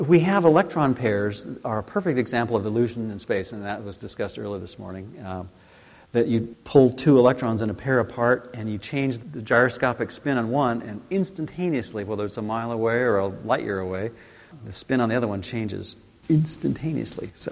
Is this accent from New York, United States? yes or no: no; Livermore, California, United States; I grew up in Livermore, so I usually joke with people that I grew up in a nuclear family, literally and figuratively.